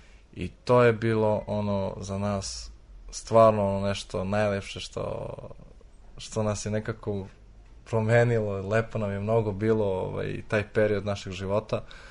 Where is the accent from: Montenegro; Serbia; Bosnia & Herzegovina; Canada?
Canada; pa iz Kanade